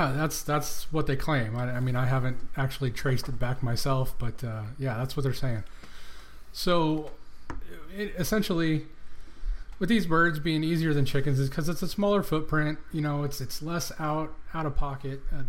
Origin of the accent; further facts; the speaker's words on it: California, United States; now in Texas, United States; I moved from California out here to Texas, and you know, part of the idea with that was to get a little bit of property